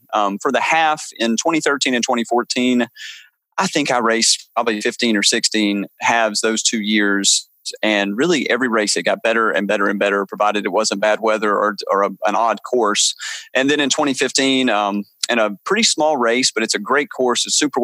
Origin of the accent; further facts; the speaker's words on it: Georgia, United States; Well, growing up in Georgia, I think my pores, they became accustomed to dilating a certain way